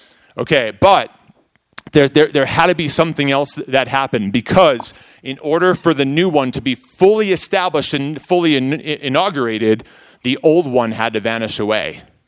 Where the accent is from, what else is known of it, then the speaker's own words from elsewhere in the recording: New York, United States; I am from New York, born and raised.